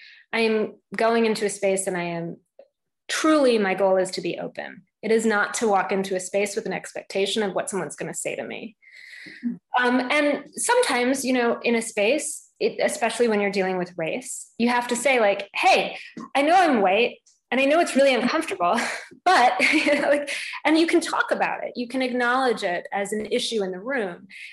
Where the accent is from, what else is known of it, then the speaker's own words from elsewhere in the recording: England, United Kingdom; I'm white, the fact that I'm a woman, the fact that I'm a Northerner